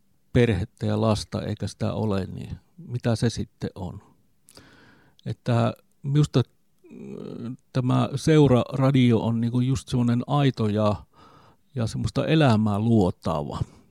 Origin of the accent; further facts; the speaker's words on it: Simpele, South Karelia, Finland; ja minä olen Etelä-Karjalasta kotoisin Simpeleeltä. Ja tällä hetkellä minä olen aikuisten lasten isä